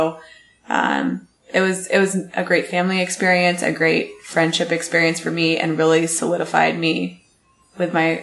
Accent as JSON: {"language": "English", "town": "Kansas City", "region": "Missouri", "country": "United States", "tie": "born or raised there", "said": "Like, they'll go, growing up in Kansas City, there's multiple campgrounds, like, right around us."}